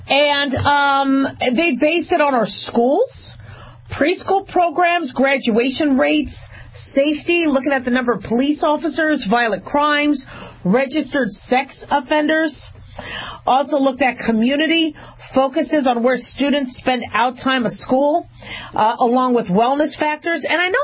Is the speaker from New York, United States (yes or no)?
no; Las Vegas, Nevada, United States; I mean, I grew up in Vegas. So, and my father was a gambler.